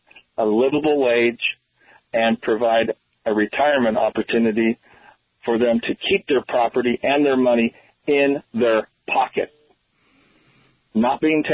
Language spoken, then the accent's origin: English; Illinois, United States; Just quickly, I'm from Illinois. Illinois is predominantly Democrat.